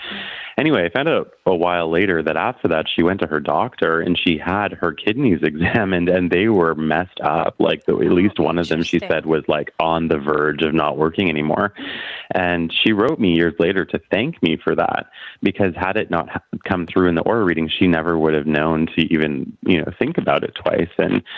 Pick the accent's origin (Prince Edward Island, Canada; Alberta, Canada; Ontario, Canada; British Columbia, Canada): Ontario, Canada; Carleton Place; not far from where I live now. I was in Carlton Place, where I grew up here in Canada.